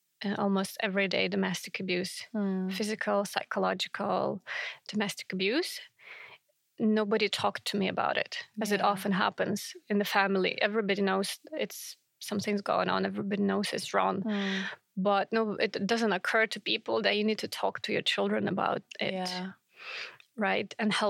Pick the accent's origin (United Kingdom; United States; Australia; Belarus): Belarus; Baranovichi, Brest Region; I grew up in a town called Baranovichi in the west of Belarus. It's between Brest and Minsk. In a very simple family. My parents are both working class people, you can say.